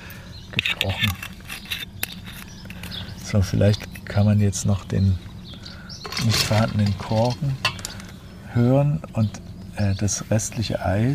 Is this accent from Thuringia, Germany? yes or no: yes; Neustadt an der Orla, Thuringia, Germany; ich habe gesagt, ich komme aus Neustadt. Sofort, ja. Und du wusstest, dass es Neustadt an der Orla ja. ist.